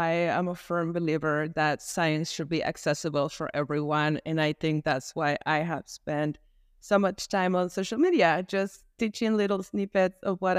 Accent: Nicaragua; moved away as an adult; now in United States; I was born and raised in Nicaragua, and we immigrated to the States when I was 18. We came as a family, my mom and my sisters.

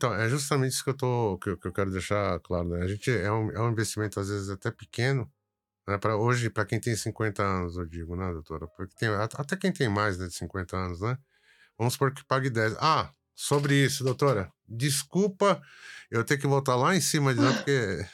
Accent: Brazil; now in Japan; porque nós somos brasileiros, né? Então, já o japonês não tem como, né?

